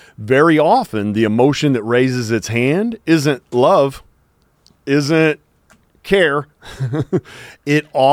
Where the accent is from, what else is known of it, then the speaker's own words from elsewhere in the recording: Woodward, Oklahoma, United States; No, you say water fountain. Growing up in Woodward